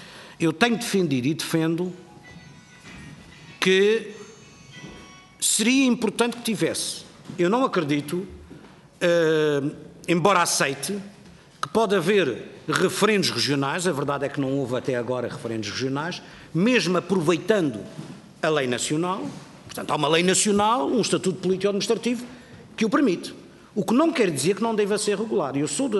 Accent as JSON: {"language": "Portuguese", "region": "Madeira", "country": "Portugal", "said": "Eu, como madeirense, fico muito satisfeito também"}